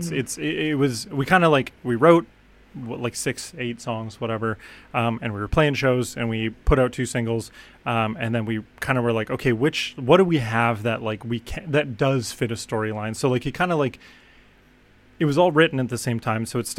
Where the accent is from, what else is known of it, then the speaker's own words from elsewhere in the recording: Vernon, British Columbia, Canada; I grew up in Vernon, BC, which is really beautiful, gorgeous place.